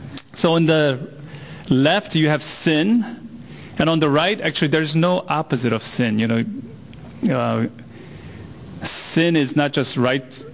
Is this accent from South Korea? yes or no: yes; South Korea; I've witnessed this when I was growing up in Korea